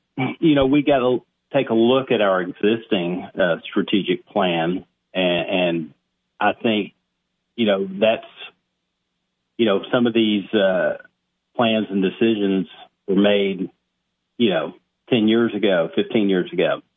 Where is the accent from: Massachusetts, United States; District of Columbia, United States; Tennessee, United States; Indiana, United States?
Tennessee, United States; Cookeville; Well, Cookeville is my hometown. I was born and raised here.